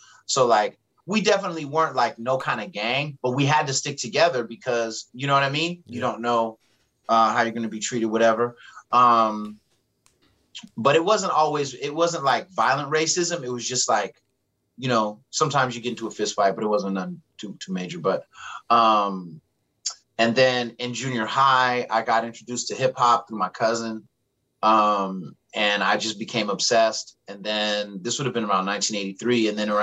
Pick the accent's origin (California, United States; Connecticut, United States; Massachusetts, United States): California, United States; San Bruno; so the cliff notes are I grew up in San Bruno, which is, like I said, right outside of San Francisco.